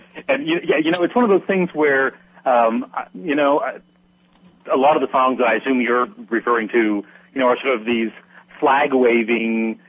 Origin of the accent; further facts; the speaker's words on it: Canada; I was in Canada and I was born and raised in Canada.